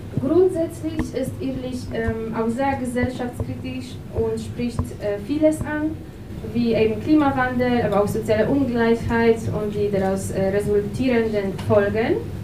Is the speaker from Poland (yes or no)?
yes; Poland; Also ich bin aus Polen.